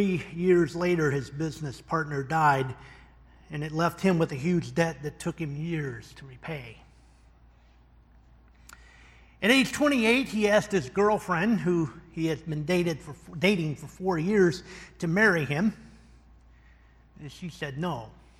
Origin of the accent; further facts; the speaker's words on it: the South, United States; born there; which is somewhat ironic since I'm a Southerner by birth. And even as a child growing up in the 70s, Robert E. Lee was still very prominent in some parts of the South.